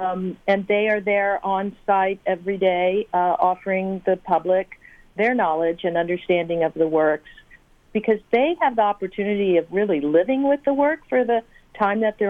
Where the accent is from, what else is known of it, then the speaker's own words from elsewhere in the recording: Texas, United States; No, I'm not. I'm originally a Texan.